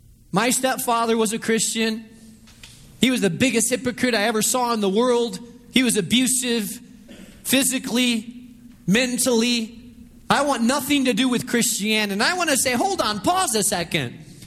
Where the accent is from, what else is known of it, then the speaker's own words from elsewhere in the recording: Spain; I grew up in Spain.